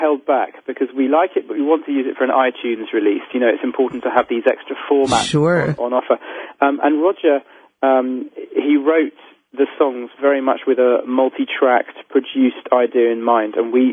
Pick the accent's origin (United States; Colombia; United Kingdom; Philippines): United Kingdom; England; I mean, we are six British men, and we're very English when we need to be.